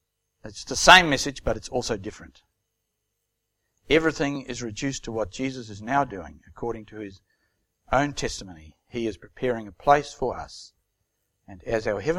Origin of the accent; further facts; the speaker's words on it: New Zealand; when I was growing up in New Zealand, I wore a jersey to school.